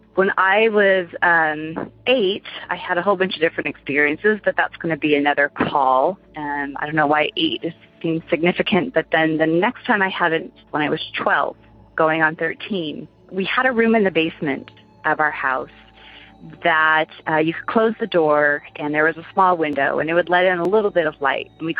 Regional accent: Idaho Falls, Idaho, United States; now in California, United States; I currently live in California. I have a story from when I was growing up in Idaho Falls, Idaho.

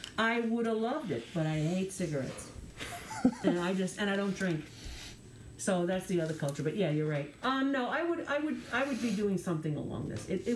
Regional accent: Long Island, New York, United States; I feel that I got growing up in the East, or, and, you know, on Long Island in particular, is you learn to be resourceful, right?

